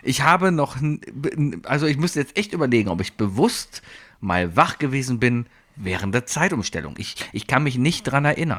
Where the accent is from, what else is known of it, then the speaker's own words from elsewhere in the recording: Cologne, North Rhine-Westphalia, Germany; ich bin ja hier auch in Mauenheim aufgewachsen. Das ist hier neben Nippes, Weidenpech, hier die Ecke da. Quasi Haltestelle Geldernstraße